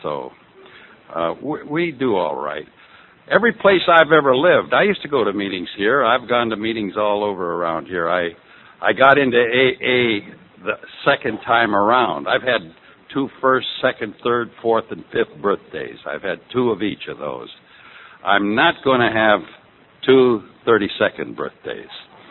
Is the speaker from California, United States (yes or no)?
yes; Carmel, California, United States; I come from Carmel, the land of the newlyweds and the nearly deads, where people with power steering have trouble getting around corners.